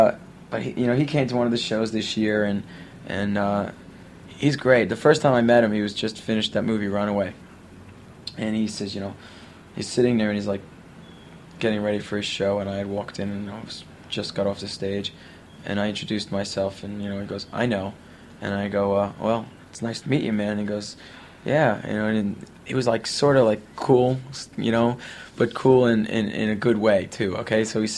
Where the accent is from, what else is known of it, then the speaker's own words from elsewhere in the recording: New Jersey, United States; This year I make a point of saying that we're from Jersey